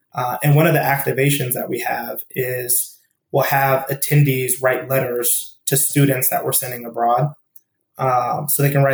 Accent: Aurora, Colorado, United States; So I grew up in Denver, Colorado, or outside of Denver in Aurora.

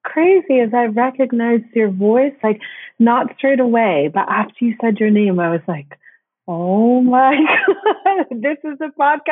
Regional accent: Florida, United States; And so I'm originally from Florida in the States, and I didn't get the opportunity to study abroad in college.

